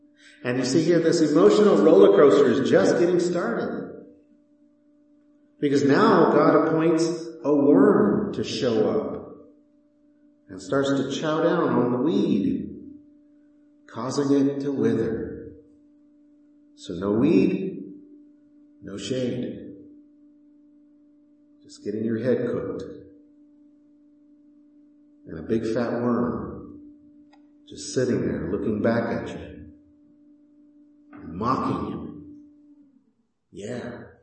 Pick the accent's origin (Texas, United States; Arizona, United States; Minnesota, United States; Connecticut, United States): Texas, United States; Houston; I grew up in Houston, and the air conditioning in our house was always broken.